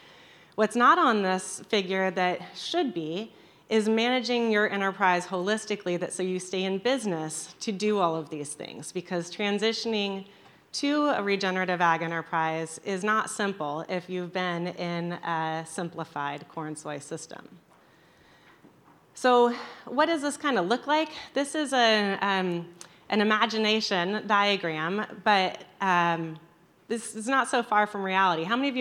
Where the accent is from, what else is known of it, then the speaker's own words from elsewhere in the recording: Illinois, United States; And I'm from Illinois, I grew up near here